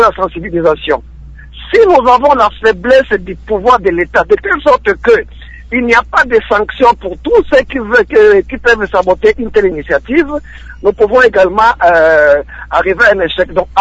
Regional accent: Goma, North Kivu, DR Congo; chez nous à Goma, on les appelle les Nyumbakumi

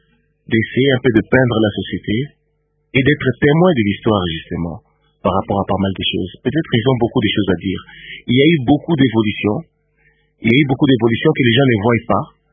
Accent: Kisangani, Tshopo, DR Congo; je suis né, j'ai grandi à Kisangani.

